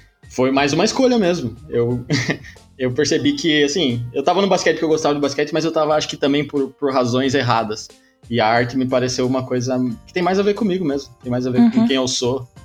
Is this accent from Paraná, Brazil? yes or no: yes; Paraná, Brazil; eu sou do interior do Paraná, né?